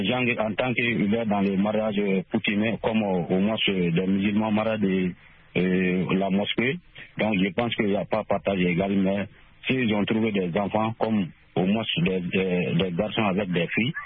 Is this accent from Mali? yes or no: yes; Sonikéni, Mali; Chez nous, ici, au Mali, surtout dans mon village natal à Sonikéni.